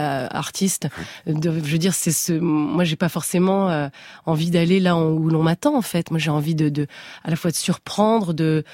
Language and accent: French; Brittany, France; born there; Moi, je suis bretonne de naissance